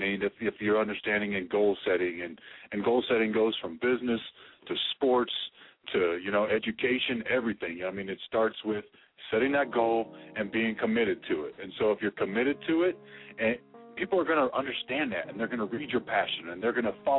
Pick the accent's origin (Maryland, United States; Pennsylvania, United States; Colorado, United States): Colorado, United States; Denver; also born or lived in Atlanta, United States / Northeast Ohio, United States; Originally from Denver, Colorado. Been here, there, been everywhere, really. I mean, been a lot of places around the world. Came back here, lived in Atlanta for about 5 years, lived in Northeast Ohio for about 6 years